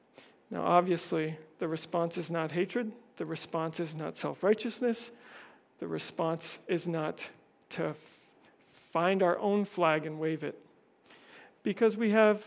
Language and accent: English; Canada; Or if you're in Canada, my home country, it's now Pride season.